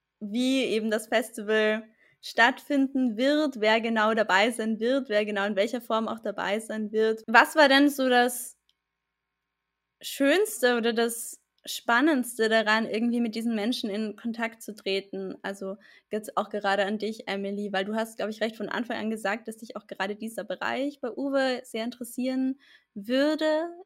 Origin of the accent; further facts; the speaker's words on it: Austria; now in Munich, Germany; also ich komme ja aus Österreich und studiere aber eben in München.